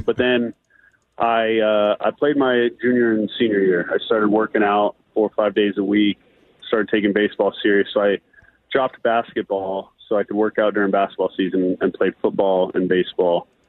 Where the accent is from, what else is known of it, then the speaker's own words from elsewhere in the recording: Seattle, Washington, United States; Yeah, born and raised in Seattle, so it's a childhood dream come true.